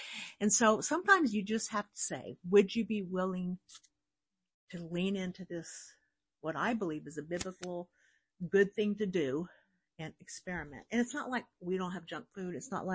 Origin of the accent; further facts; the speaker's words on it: Midwest, United States; I grew up in the Midwest, and you know, everything was fried, battered, gravied, et cetera.